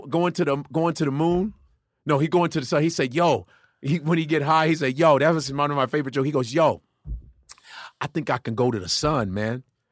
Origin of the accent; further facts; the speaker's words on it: Chicago, Illinois, United States; I'm from Robert. Let me tell you something. I'm from Robert Taylor, Illinois.